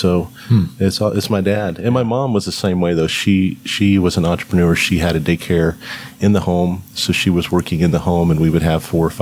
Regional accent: Wichita, Kansas, United States; now in Arkansas, United States; Well, I'm not originally from Arkansas, but I've lived here longer than I've lived anywhere else in my life. I grew up in Wichita, Kansas.

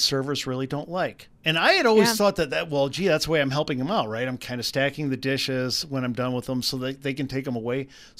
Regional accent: Wisconsin, United States; I'm from Wisconsin. We drink milk and beer, sometimes together.

